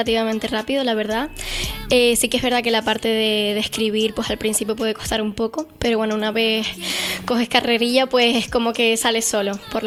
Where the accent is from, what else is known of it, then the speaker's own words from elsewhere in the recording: Guamasa, Canary Islands, Spain; vivo en Guamasa, pero soy de aquí de Tenerife.